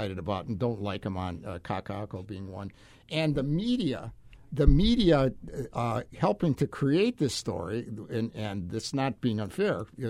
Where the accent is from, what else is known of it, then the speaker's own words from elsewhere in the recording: Milwaukee, Wisconsin, United States; I grew up in Milwaukee, and the expression that would be used there would be, years ago, things was different.